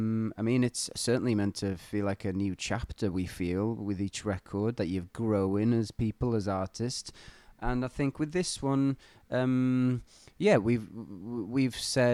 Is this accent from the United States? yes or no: no; Wales, United Kingdom; growing up in North Wales, you know, falling in love with the mountains